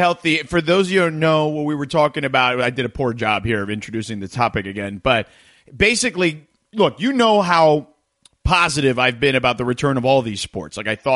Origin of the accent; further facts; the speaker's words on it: New York City, New York, United States; born there; Like, for example, I was born in New York. I don't associate with New York, per se.